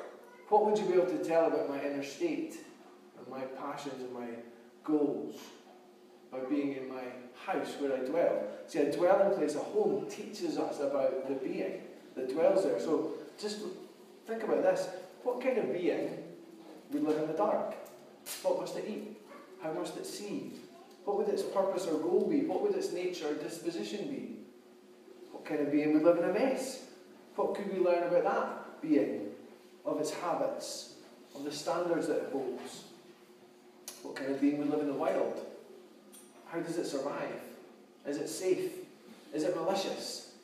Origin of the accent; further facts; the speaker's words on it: Dundee, Scotland, United Kingdom; So I'm from Dundee.